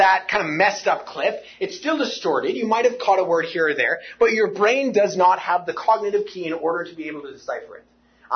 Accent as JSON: {"language": "English", "town": "Toronto", "region": "Ontario", "country": "Canada", "said": "you know, I'm from Toronto"}